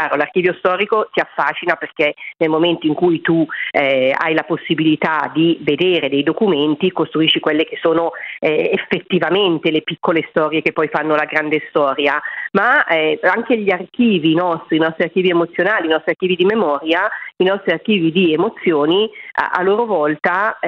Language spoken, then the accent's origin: Italian; Ferno, Lombardy, Italy; born or raised there